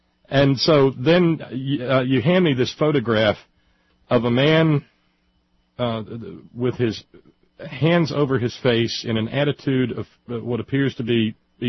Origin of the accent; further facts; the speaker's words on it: Appalachia, United States; in the flow of being an Appalachian person subjected to mountaintop removal